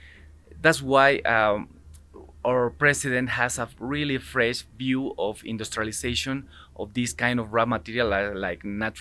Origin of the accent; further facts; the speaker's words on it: Villamontes, Tarija, Bolivia; English is a second language; I'm from Villamontes.